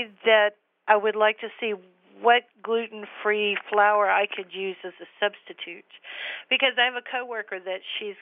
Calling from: San Antonio, Texas, United States; San Antonio, Texas area.

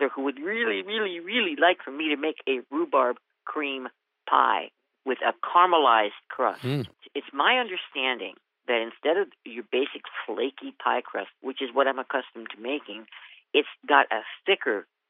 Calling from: Brainerd, Minnesota, United States; I'm calling from Brainerd, Minnesota.

